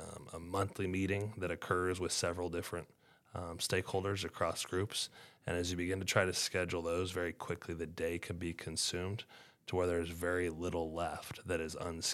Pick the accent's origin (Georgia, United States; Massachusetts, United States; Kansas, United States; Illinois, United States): Kansas, United States; Hays; started, as you just alluded to, as a classroom teacher for 5 years, where I was actually born and raised in Hayes